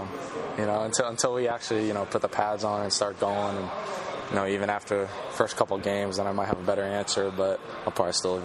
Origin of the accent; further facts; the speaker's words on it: Florida, United States; I'm from Florida, but I go deep sea once in a while.